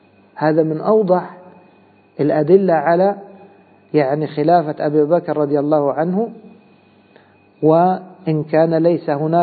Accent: Egypt; فعندنا مثلا في بلادنا مصر أهل الشوكة هم من؟ الجيش

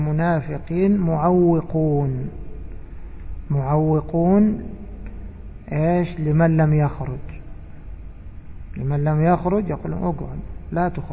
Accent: Egypt; يقولون سلقه، سلقوا يعني، نقول عندنا في مصر سلقوا.

